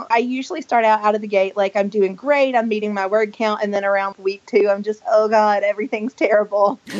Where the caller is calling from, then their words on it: Alabama, United States; I am in Alabama in my home office.